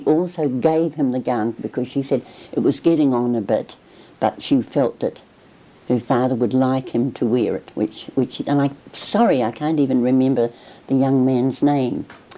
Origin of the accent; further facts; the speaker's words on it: Wellington, New Zealand; I lived in Wellington, in Goring Street. For anyone who knows, that's off Tinakori Road. I was born actually in Molesworth Street on the 1st of October 1936.